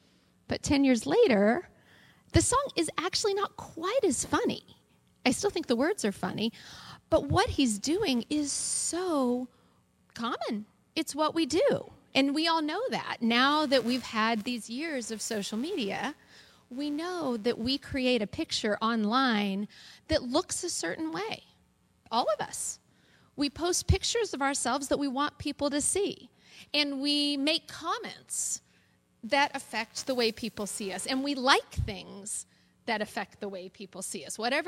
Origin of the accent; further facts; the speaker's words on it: California, United States; I'm a woman. I'm white. I'm a Californian, I always say.